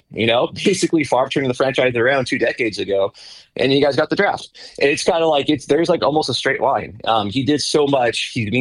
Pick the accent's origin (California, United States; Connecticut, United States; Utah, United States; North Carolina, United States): California, United States; Gilroy; moved away as an adult; now in Leesburg, United States; I'm from Gilroy, California.